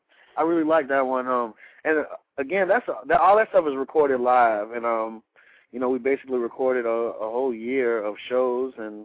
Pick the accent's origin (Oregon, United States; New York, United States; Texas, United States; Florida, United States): Florida, United States; Tampa; I'm originally from Tampa, Florida, a small place called Claremont City.